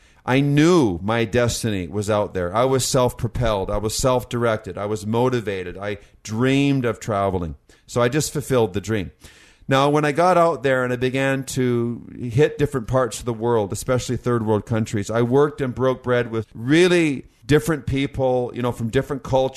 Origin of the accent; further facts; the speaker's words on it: Canada; And I come from Canada.